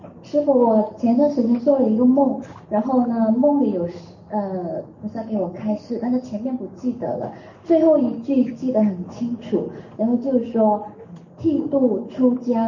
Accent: Jiangmen, Guangdong, China; now in Sydney, Australia; 但是我老家是广东江门的

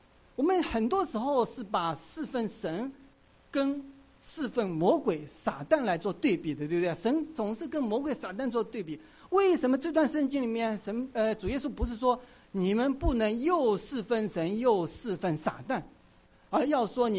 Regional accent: China; 有的时候我们中国人真的很会很会说一些很含糊其辞的话啊

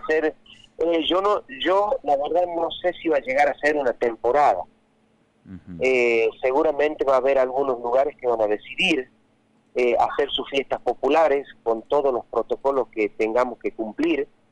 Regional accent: Salta, Argentina; Ni cuando era chico allá en Chaco Salteño no se acostumbraba a hacer festejo de cumpleaños, imagínate el monte.

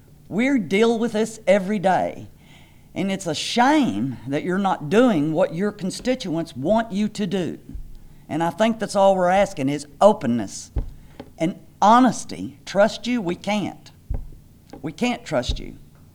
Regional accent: Aurora, Kentucky, United States; I'm an implant from Aurora, Kentucky, and I've lived out here for 24 years.

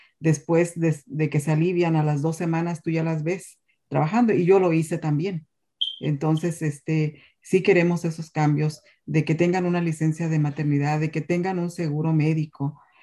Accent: Michoacán, Mexico; now in Florida, United States; Soy del estado de Michoacán, pero ahora vivo en Florida. Tengo casi 40 años viviendo aquí en Florida. Llegué a hacer trabajos, ¿verdad?, en el campo como la pizca de limón en los 80 aquí en Florida, en el sur.

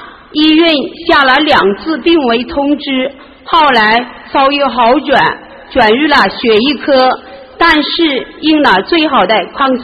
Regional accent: Hunan, China; 我来自湖南的佛友，

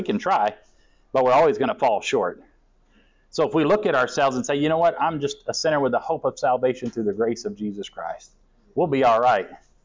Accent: Cheyenne, Wyoming, United States; And growing up in Cheyenne, we were the only Pentecostals.

